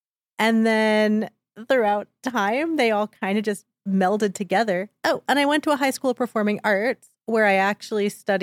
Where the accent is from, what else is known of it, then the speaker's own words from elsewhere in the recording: Palm Beach Gardens, Florida, United States; moved away as an adult; also born or lived in Orlando; now in New York City, United States; I was born in Orlando, but I grew up in Palm Beach Gardens.